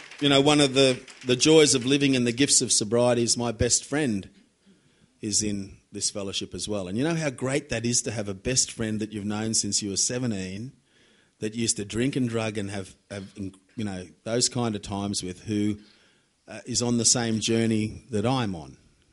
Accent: Charleville, Queensland, Australia; and I was from Charleville out in Western Queensland.

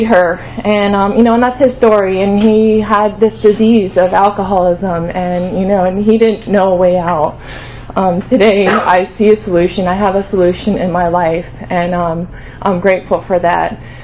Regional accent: New York, United States; born there; I grew up I was born in New York, and I was born into an alcoholic family.

